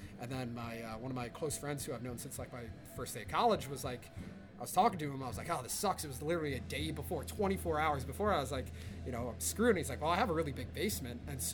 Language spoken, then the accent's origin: English; Kings Park, New York, United States; No, I'm not. I'm from Kings Park, Long Island.